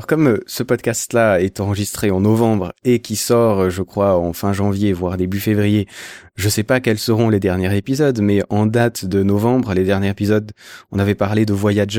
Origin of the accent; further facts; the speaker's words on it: Switzerland; Un petit peu parce que j'ai quitté le Canada, j'ai quitté les amis qui sont là-bas, mais hey, j'aime bien mon pays